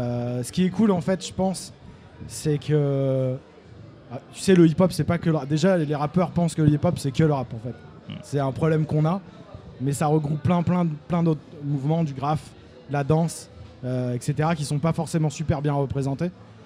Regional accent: Limoges, Nouvelle-Aquitaine, France; moi je viens de Limoges, tu vois. Donc entre, c'était un village entre nulle part et jamais, tu vois, c'est après l'apocalypse

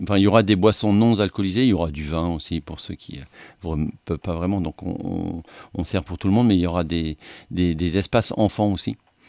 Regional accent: Hauts-de-France, France; Le soleil, il est là, il est dans nos cœurs. Bon, on est du Nord aussi, donc voilà.

